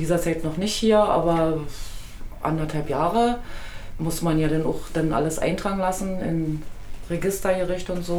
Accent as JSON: {"language": "German", "region": "Brandenburg", "country": "Germany", "lives_now": "Sperenberg, Germany", "said": "Ich komme direkt, also eigentlich bin ich ursprünglich aus dem Havelland."}